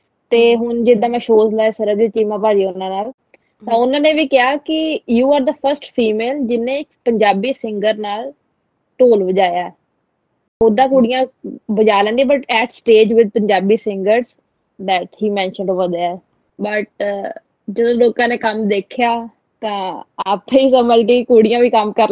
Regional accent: Jalandhar, Punjab, India; now in Melbourne, Australia; ਪਹਿਲਾਂ ਆਪਾਂ ਜਲੰਧਰ ਇੰਡੀਆ, ਸਾਡਾ ਡੇਰਾ ਹੈ ਬਾਬਾ ਬਾਲਕ ਨਾਥ ਜੀ ਦਾ, ਘਰ ਬਾਰ ਵੀ ਜਲੰਧਰ ਹੀ। ਸਕੂਲਿੰਗ ਮੈਂ ਕੀਤੀ ਹੈ ਸਿਟੀ ਪਬਲਿਕ ਸਕੂਲ ਤੋਂ ਜਲੰਧਰ ਹੀ, ਮਕਸੂਦਾਂ ਜਿਹੜਾ ਨੇੜੇ ਹੈ ਉੱਥੋਂ ਸ਼ੁਰੂਆਤ ਹੋਈ।

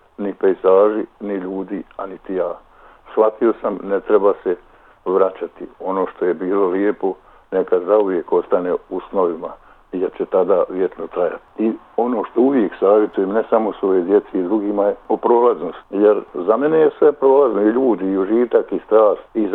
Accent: Slavonia, Croatia; born there; also born or lived in Brčko / Sarajevo; Ja sam rođen u Slavoniji, u Brčkom sam završio gimnaziju, u Sarajevu studirao političke nauke

